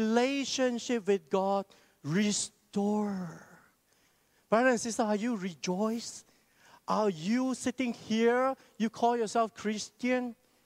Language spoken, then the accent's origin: English; Malaysia; because we are Malaysian. So be proud as you're Malaysian.